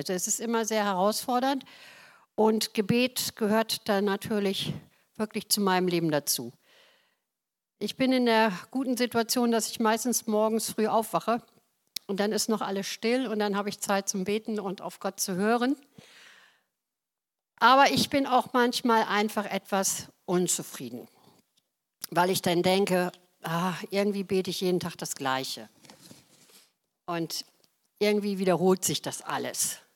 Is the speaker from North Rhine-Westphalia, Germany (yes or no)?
no; Wilhelmshaven, Lower Saxony, Germany; now in Uganda; wie kommt man von Wilhelmshaven nach Afrika?